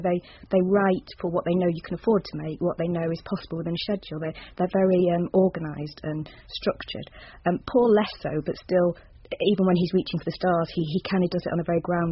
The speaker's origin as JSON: {"language": "English", "town": "Manchester", "region": "North West England", "country": "United Kingdom", "tie": "born or raised there", "said": "And growing up in Manchester, I went to the Royal Exchange with them"}